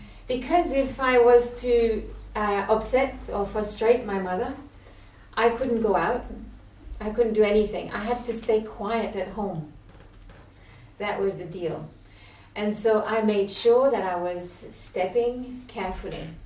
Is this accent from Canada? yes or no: yes; Quebec, Canada; I was brought up in Quebec, Canada, and my parents had drifted into the Eastern philosophy from a young age.